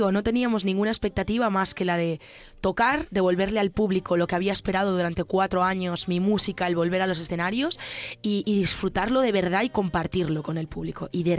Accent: Galicia, Spain; todo lo llevo por dentro como buena gallega que soy

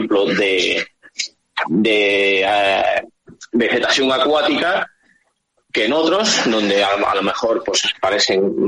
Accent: Las Palmas de Gran Canaria, Canary Islands, Spain; born there; Aunque de acento ya me quedan solo algunos flecos, pero sí, nací en Las Palmas de Gran Canaria.

